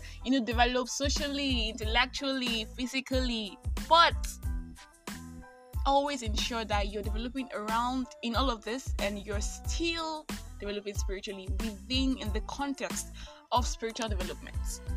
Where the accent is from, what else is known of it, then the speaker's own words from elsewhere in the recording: Nigeria; Okay, guys, I am that Nigerian Christian alcoholic. I'm 22. I'm a final year law student, and I am excited.